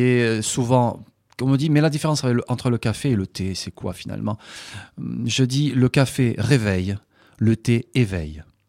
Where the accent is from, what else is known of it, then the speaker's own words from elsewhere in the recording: France; Et nous sommes là aussi en tant que Français pour leur donner un coup de main, un coup de pouce